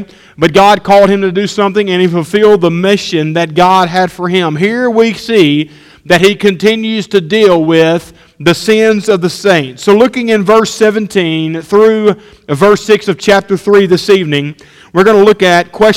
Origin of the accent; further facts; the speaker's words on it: the South, United States; I was raised in the South.